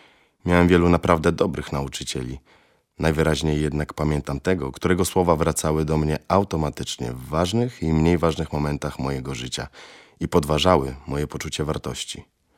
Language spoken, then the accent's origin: Polish; Zduńska Wola, Łódź Voivodeship, Poland; Moim rodzinnym miastem jest Zduńska Wola, niedaleko Łodzi. Urodziłem się tam 8 stycznia 1981 roku. W Zduńskiej spędziłem moje pierwsze 6 lat.